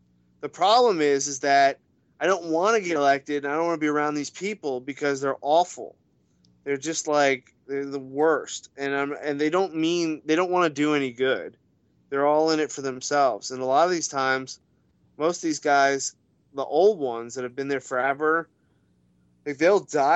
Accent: United States; I mean, you know my background. I grew up in Washington.

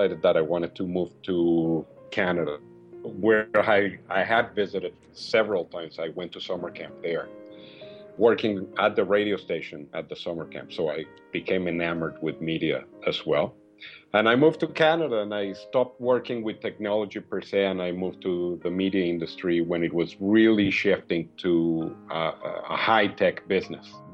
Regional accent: Mexico City, Mexico; moved away as an adult; Well, I was born in Mexico City, where I lived for 20-some years.

